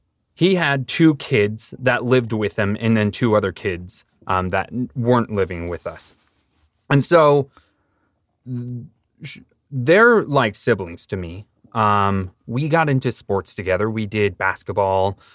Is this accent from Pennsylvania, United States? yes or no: no; Bonney Lake, Washington, United States; also born or lived in Seattle / Kirkland; So I was born in Seattle and kind of grew up a bit in Kirkland, and then we moved to Bonnie Lake when I was in elementary. And so I kind of grew up in this area most of my life.